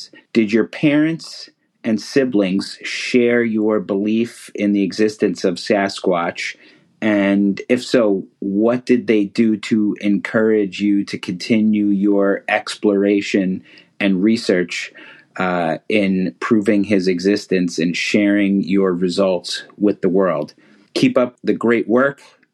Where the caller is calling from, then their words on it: Ridgefield, Connecticut, United States; I am calling you from Ridgefield, Connecticut.